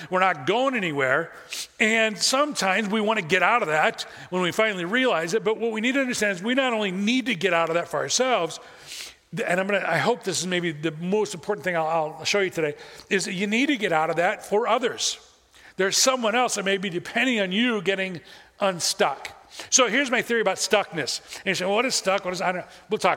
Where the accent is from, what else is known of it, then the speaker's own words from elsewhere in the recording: Midwest, United States; but I grew up in the Midwest and you experience it a lot.